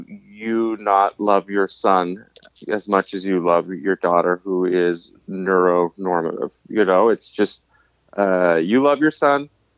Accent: Ottawa, Ontario, Canada; Anyway, I was in Ottawa, my hometown, and I was in town for

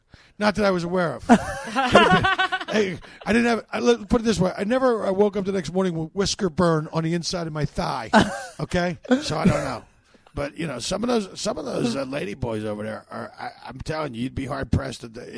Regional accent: Los Angeles, California, United States; I'm from Los Angeles.

